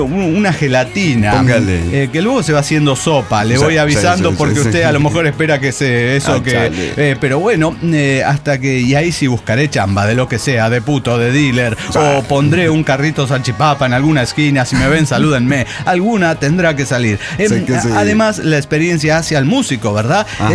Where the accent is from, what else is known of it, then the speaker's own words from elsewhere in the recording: Venezuela; comenzó la reconversión monetaria en mi país. República Bolivariana de Venezuela.